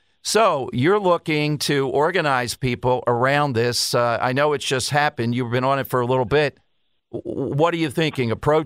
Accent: Philadelphia, Pennsylvania, United States; They all like to say, where are you from? I always say South Philly. I mean, you know, that'll never die in me and you and others.

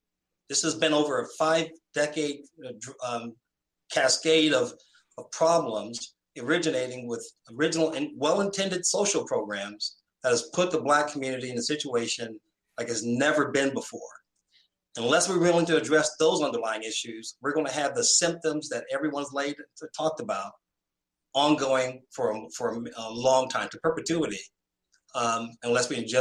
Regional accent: New York, United States; Again, I grew up in Harlem. This was my start in life.

